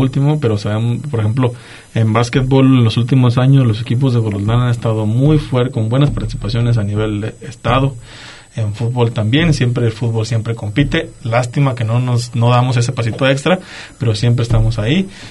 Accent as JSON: {"language": "Spanish", "region": "Zacatecas", "country": "Mexico", "said": "porque somos del sur de Zacatecas también"}